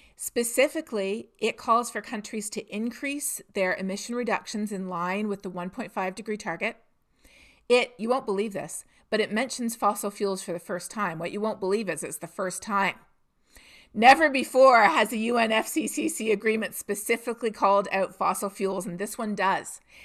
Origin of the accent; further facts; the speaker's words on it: Canada; In my home country of Canada